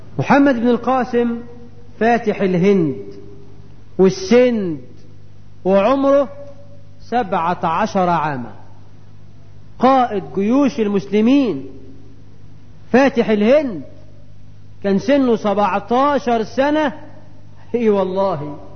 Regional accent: Egypt; هو احنا كمصريين مش قاومنا في القناة

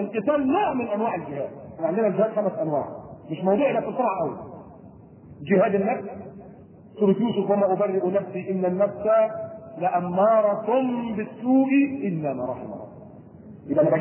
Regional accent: Alexandria, Alexandria Governorate, Egypt; وكان هنا عندنا في اسكندريه

